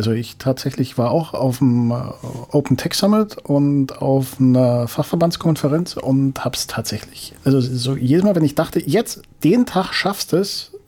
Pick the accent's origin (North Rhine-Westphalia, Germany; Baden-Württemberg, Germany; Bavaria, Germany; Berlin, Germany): Bavaria, Germany; Munich; Also ja, man hört es vielleicht manchmal am Dialekt. Ich komme aus der Ecke